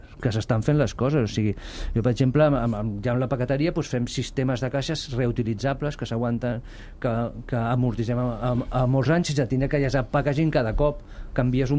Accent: Cornellà de Llobregat, Catalonia, Spain; jo sóc del Delta Llorac, sóc de Cornellà, els avis eren pagesos

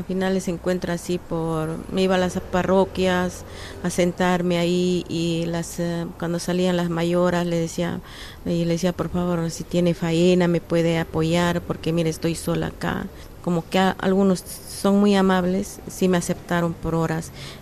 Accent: Lima, Peru; moved away as an adult; now in Spain; De mi país salí de Perú el 11 de octubre y acá llegué el 12 de octubre del 2022.

